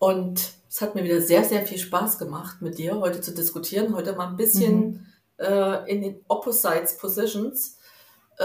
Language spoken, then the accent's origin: German; East Germany, Germany; ich bin halt Ostdeutsche. Ich habe halt... Und nein, ich komme nicht aus Sachsen.